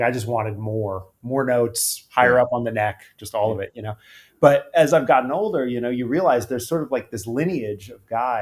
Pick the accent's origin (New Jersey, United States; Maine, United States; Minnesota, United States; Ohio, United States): New Jersey, United States; I grew up in Jersey, you know, like I had a mullet.